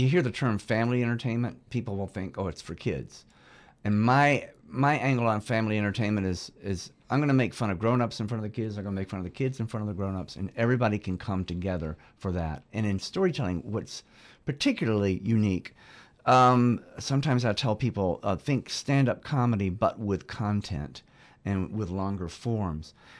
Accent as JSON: {"language": "English", "region": "Georgia", "country": "United States", "tie": "born there", "said": "Because I'm a Southerner. It's my job. I was born in Georgia. I'm sixth generation Newton County."}